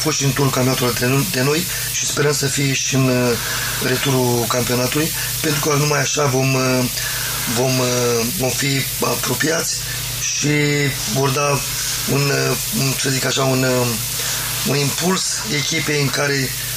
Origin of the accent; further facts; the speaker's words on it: Suceava, Suceava County, Romania; pentru că sunt sucevean